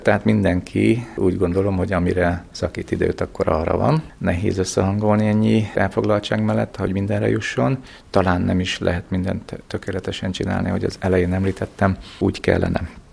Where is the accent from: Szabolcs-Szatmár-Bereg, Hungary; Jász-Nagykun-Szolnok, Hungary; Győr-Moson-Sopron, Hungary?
Szabolcs-Szatmár-Bereg, Hungary; Vaja; a gyerekkorból hozott kuruc vér és a kuruc hagyományok a vajai születésem és a kastély árnyékában nőttünk fel.